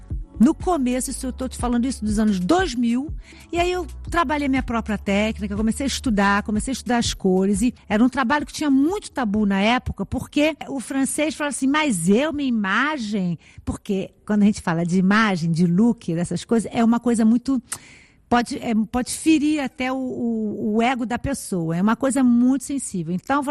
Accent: Brazil; Claro que eu tenho saudade do Brasil. Nossa, eu sou brasileira, eu vou ao Brasil sempre, no Natal, eu tenho muitos amigos lá.

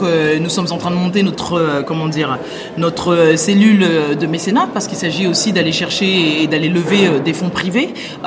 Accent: France; qui j'étais en tant que Française dont les parents sont nés sur le continent africain et qui parfois avait du mal à trouver sa place. Aujourd'hui, j'en ai 24 de plus

